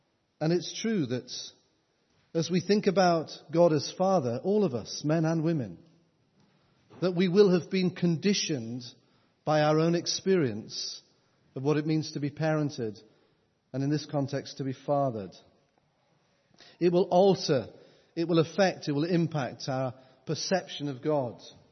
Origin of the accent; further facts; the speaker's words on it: North East England, United Kingdom; I'm a Geordie. It was not my father I was frightened of. It was that matriarchal figure called Mum. Strong Geordie woman.